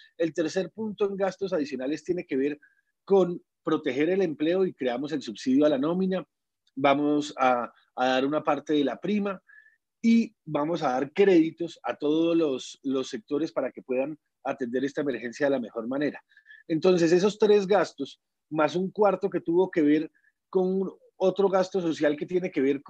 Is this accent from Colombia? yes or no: yes; Colombia; nosotros como colombianos hemos hecho el mayor esfuerzo en atenderla